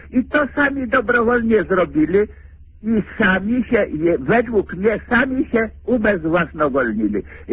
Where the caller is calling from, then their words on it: Warsaw, Masovian Voivodeship, Poland; Jestem z Warszawy.